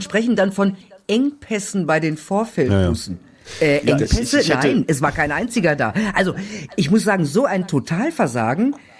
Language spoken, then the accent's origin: German; North Rhine-Westphalia, Germany; Aber komischerweise in meiner Kindheit, ich komme ja aus dem Ruhrgebiet, das ist ja auch so ein Melting Pot.